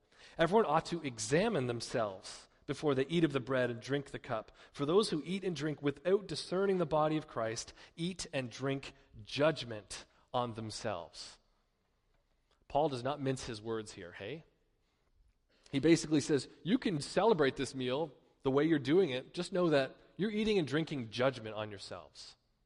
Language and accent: English; Canada; as a Canadian with a group of youth there